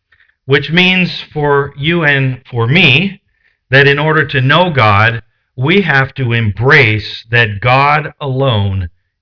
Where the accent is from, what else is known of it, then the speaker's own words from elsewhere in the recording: Portland, United States; my hometown, growing up in Portland